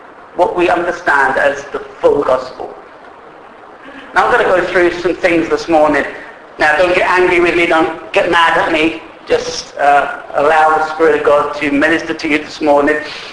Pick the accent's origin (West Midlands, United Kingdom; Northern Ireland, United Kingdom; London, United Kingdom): London, United Kingdom; born there; So I say I was born on the London mission field.